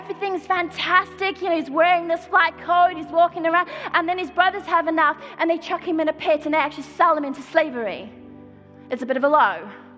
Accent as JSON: {"language": "English", "country": "South Africa", "tie": "born or raised there", "said": "I say this as someone who was born and brought up in South Africa"}